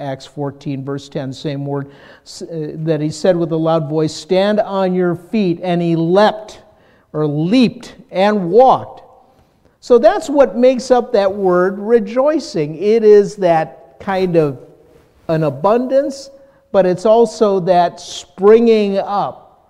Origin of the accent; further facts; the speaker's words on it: Minnesota, United States; moved away; also born or lived in California; All the years in California, you know, even though I'm from Minnesota, I'm just used to saying soda